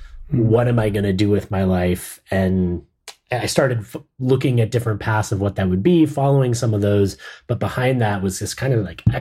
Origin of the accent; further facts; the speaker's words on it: Los Angeles, California, United States; You know, I grew up in Los Angeles and we were playing all of the major clubs